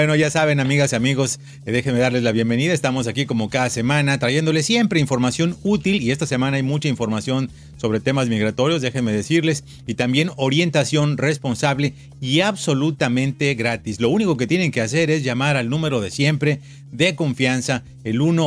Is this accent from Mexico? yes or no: yes; Mexico; somos a los mexicanos